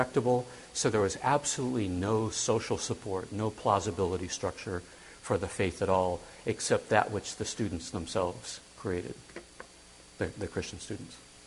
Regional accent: Staten Island, New York, United States; I came from Staten.

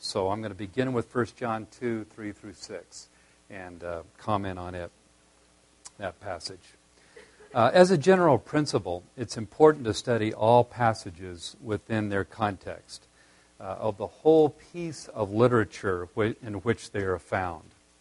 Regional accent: California, United States; I'm from Southern California

